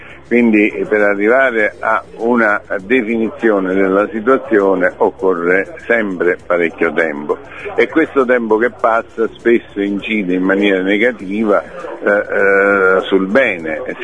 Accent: Salerno, Campania, Italy; non solo perché mi dà l'occasione di stare a Salerno, io sono salernitano

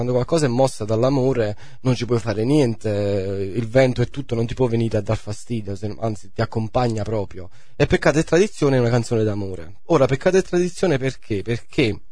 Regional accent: Campania, Italy; perché io sono campano

